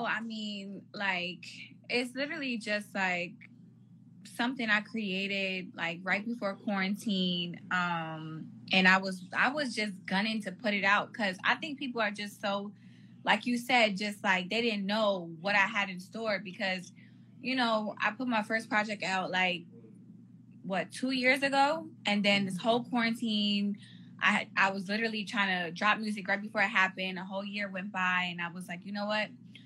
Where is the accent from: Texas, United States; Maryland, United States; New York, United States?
New York, United States; Brooklyn; SMD, because first of all, I'm from New York.